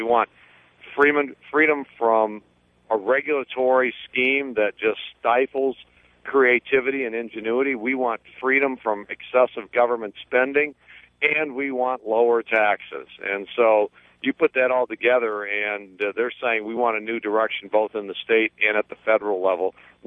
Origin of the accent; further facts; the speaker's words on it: Michigan, United States; I'm glad that LG Chem decided to build their battery plant in Michigan and to build it in my hometown.